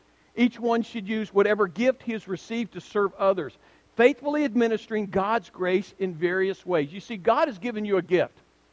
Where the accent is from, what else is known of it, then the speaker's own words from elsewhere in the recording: the South, United States; I have the advantage of being taught what hospitality was growing up in the South